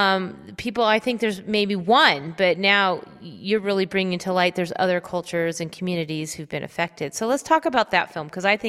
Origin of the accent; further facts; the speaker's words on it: Albuquerque, New Mexico, United States; when I would say that I was from Albuquerque